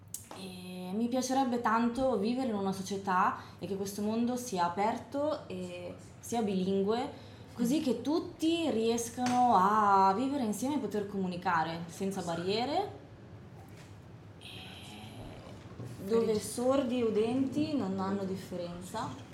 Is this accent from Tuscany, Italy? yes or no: no; Como, Lombardy, Italy; now in Switzerland; io sono di Como, sono italiana anch'io, e qua in Ticino mi è capitato di vedere alcuni programmi